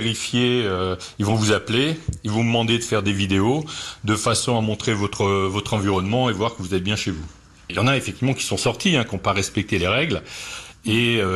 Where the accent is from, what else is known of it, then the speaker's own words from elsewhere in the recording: France; En tant que Français, on a toujours un esprit un petit peu rebelle